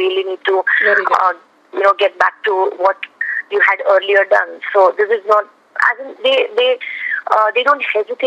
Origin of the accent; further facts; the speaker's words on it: Vadodara, Gujarat, India; English is a second language; now in Mumbai, India; I would fly down from Bombay to Baroda at my, like, you know, hometown. And in my hometown, and I would just get into the music class where I had learned.